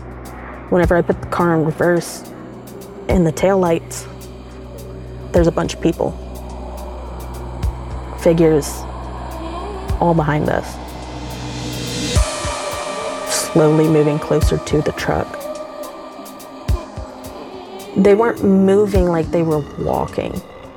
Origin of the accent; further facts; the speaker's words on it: the South, United States; Me and P, we're both from the South.